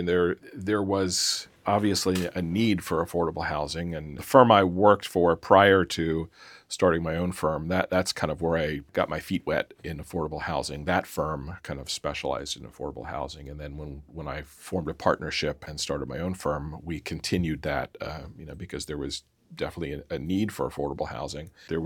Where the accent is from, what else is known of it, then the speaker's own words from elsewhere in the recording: Pennsylvania, United States; I'm from Lancaster County. Mm-hmm. I'm born and raised.